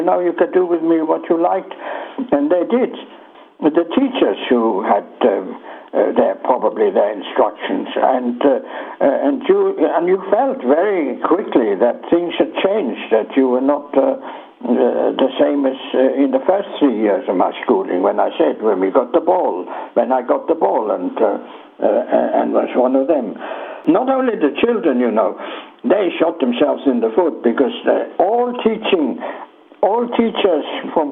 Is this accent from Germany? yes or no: yes; Germany; I was born on the 5th of January, 1924, believe it or not, and in Germany.